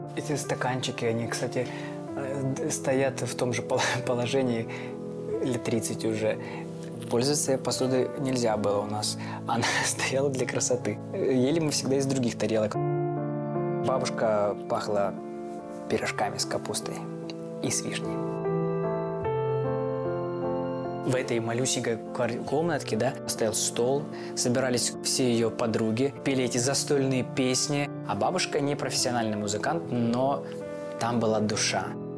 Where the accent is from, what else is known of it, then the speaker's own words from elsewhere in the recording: Krasnodar, Krasnodar Krai, Russia; Краснодар — это мой родной город.